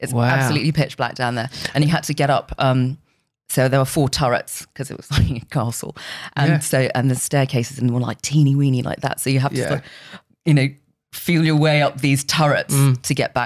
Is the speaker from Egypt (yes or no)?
no; Hong Kong; born there; I grew up in, so I was born in Hong Kong. Dad was Indian.